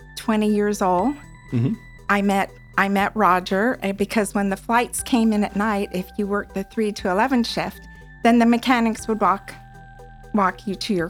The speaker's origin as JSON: {"language": "English", "town": "Oakland", "region": "California", "country": "United States", "tie": "born or raised there", "said": "No, I was from the Bay Area. I was born and raised in Oakland."}